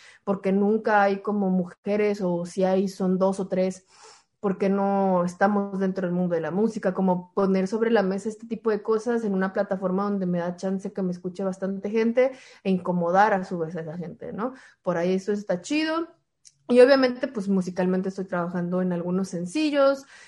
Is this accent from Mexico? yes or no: yes; Puebla, Mexico; now in New York, United States; yo vengo de Puebla a Nueva York, como que no he pasado por otros lugares de Estados Unidos